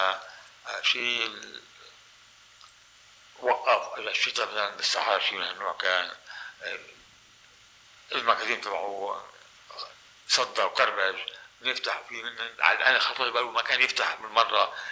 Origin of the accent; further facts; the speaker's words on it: Beirut, Beirut Governorate, Lebanon; انتقلت هون لما اجينا هون كنت اشتغل هون جيت على الديزل أنا من بيروت